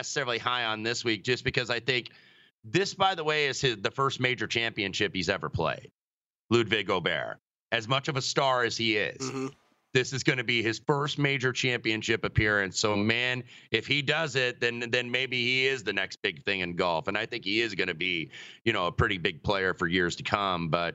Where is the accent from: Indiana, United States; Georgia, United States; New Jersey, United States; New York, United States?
Indiana, United States; Indianapolis; Well, at my hometown in Indianapolis, there was a big deal at the Indianapolis Motor Speedway